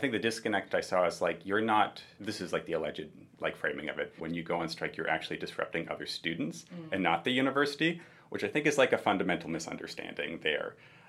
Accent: Ontario, Canada; moved away as an adult; So I will say I am from Ontario. I moved here when I was starting the master's about 6 or 7 years ago.

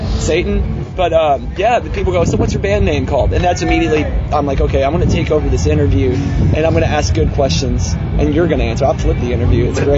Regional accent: Kentucky, United States; We're from Kentucky, by the way.

